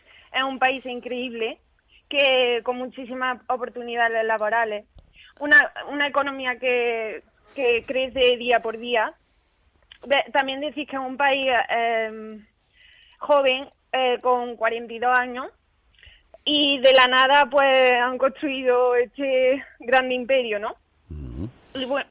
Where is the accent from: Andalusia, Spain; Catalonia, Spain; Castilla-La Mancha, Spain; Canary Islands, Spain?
Andalusia, Spain; Córdoba; De Córdoba capital, sí.